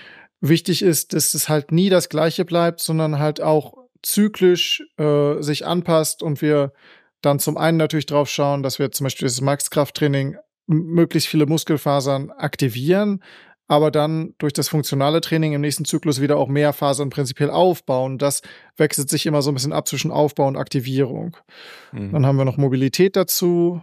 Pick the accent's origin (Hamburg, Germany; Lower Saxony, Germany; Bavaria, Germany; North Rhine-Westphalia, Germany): North Rhine-Westphalia, Germany; Ich komme aus Norddeutschland, aus der Nähe von Bielefeld ursprünglich.